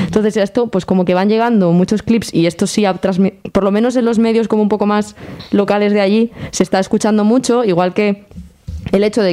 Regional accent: Basque Country, Spain; como sabéis que yo soy de Euskal Herria

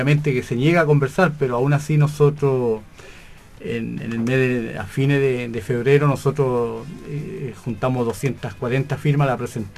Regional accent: Talcahuano, Biobío, Chile; a pesar que soy nacido y criado acá en Talcahuano

